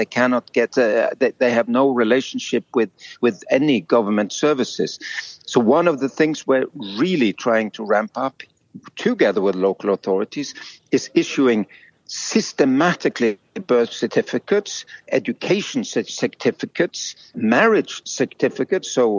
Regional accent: Norway; as they would in my home country, Norway.

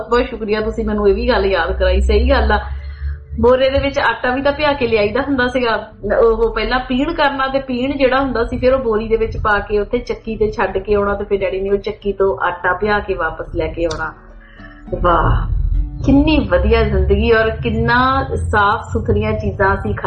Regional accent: Punjab, India; ਮੈਂ ਪੰਜਾਬ 'ਚ ਹੀ ਰਹੀ ਹਾਂ ਔਰ ਪੰਜਾਬ ਦੇ ਉਹਨਾਂ ਪਿੰਡਾਂ 'ਚ ਹੀ ਪੜ੍ਹੀ ਹਾਂ

